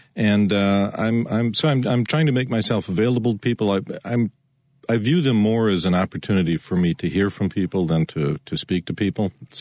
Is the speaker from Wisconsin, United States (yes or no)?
yes; Wisconsin, United States; I grew up in Wisconsin, and there used to be a senator from Wisconsin by the name